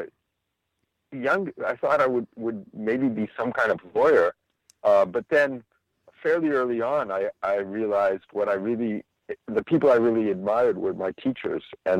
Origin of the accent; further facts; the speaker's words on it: Boston, Massachusetts, United States; I was born in Boston.